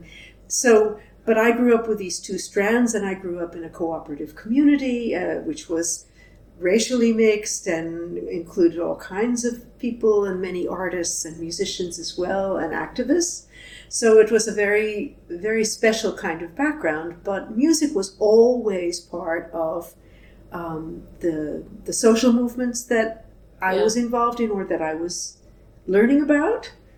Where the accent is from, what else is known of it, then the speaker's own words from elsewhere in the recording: New York, United States; So I grew up outside of New York, and my parents both worked for a nonviolence organization